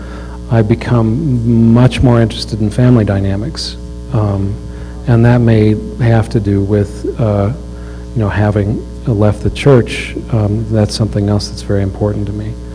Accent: Utah, United States; I really felt like I was raised in Utah Valley, that I was not exposed to a lot of things going on in the world.

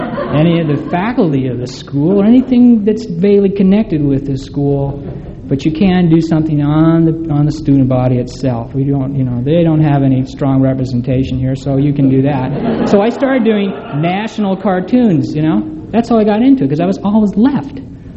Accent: North Dakota, United States; I'm like I said, I'm from North Dakota. I went on a mission to New Zealand, and that was great.

